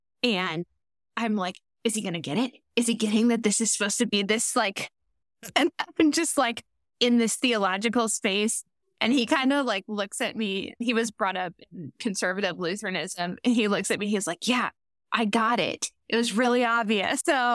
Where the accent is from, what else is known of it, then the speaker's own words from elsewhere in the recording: Minnesota, United States; And also as a Minnesotan watching it, you're like, gosh, these accents are so put upon.